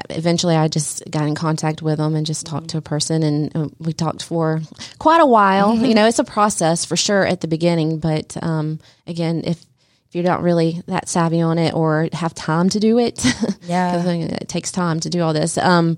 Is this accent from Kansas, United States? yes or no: no; Dawsonville, Georgia, United States; since growing up in Dawsonville, you know, we do know a lot of people